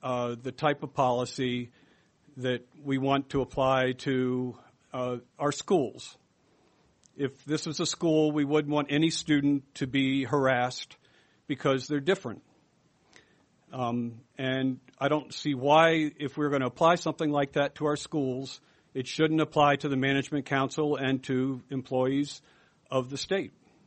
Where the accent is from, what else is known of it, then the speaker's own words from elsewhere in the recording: Laramie, Wyoming, United States; I'm from Laramie. I come from a on my mother's side, a very conservative, fundamentalist Baptist tradition.